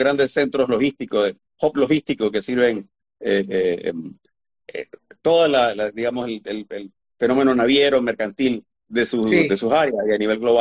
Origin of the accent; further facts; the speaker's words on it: Panama; born there; also born or lived in Venezuela / Boston, United States; yo me crié afuera por mucho tiempo. Nací en Panamá, viajé al Asia, mi padre era cónsul, luego fuimos a vivir a Venezuela, luego yo me fui a estudiar a Boston, y ya de grande, yo regresé a Panamá ya, por así decirlo, de viejo, a los 24, 25 años